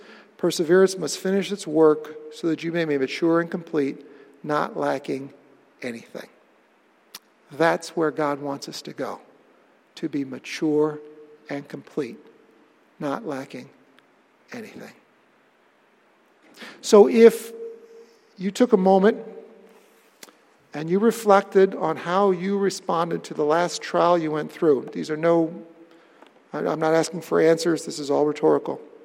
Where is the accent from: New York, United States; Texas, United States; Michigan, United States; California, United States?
New York, United States; Webster; loved growing anything you can imagine on the little piece of property we had growing up in Webster, New York.